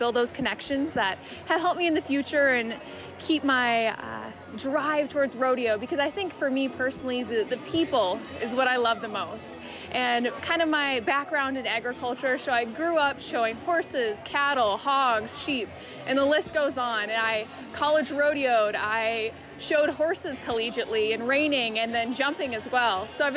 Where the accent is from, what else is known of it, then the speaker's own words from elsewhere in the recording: Aberdeen, South Dakota, United States; those generous people that support me this year in my hometown of Aberdeen.